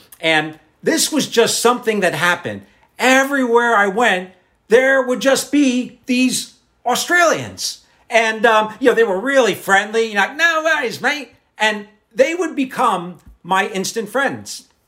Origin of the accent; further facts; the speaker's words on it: United States; he heard my accent and he asked me if I was British. And I said, non, je suis Américain.